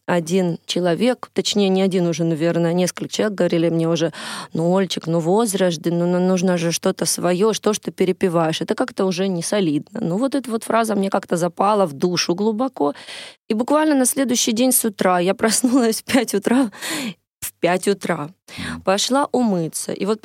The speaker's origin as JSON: {"language": "Russian", "town": "Donetsk", "region": "Donetsk Oblast", "country": "Ukraine", "said": "тем более, что я из Донецка"}